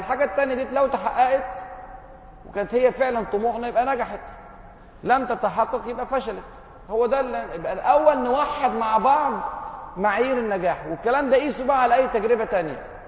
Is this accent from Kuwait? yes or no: no; Egypt; مغايرة تماما للظروف الموجودة عندنا في مصر